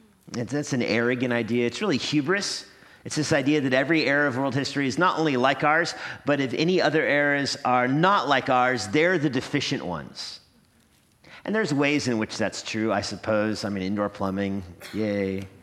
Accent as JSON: {"language": "English", "region": "New Mexico", "country": "United States", "said": "So my mom was adopted and my dad was from New Mexico and I'm from New Mexico"}